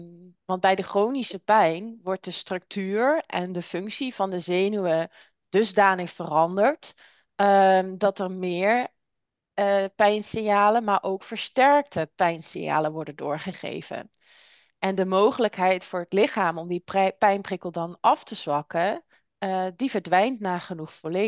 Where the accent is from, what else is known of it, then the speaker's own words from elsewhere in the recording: Limburg, Netherlands; Ik kom uit Limburg en ik heb een zoontje.